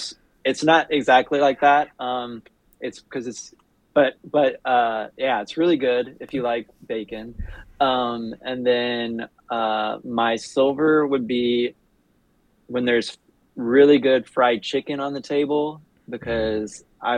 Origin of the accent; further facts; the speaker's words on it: Arkansas, United States; I'm originally I'm from Arkansas, so some southern food.